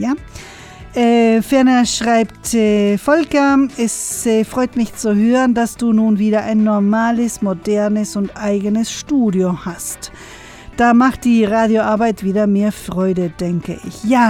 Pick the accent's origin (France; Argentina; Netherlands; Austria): Argentina; also bei uns in Argentinien ist das alles immer entweder schwarz oder weiß